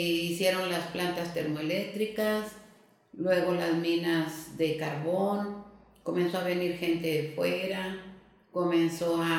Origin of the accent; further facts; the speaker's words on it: Nava, Coahuila, Mexico; tengo 70 años y aquí nací en Nava, Coahuila. Aquí me crié, aquí he vivido siempre. Pues aquí siempre fue una región muy tranquila, muy pacífica.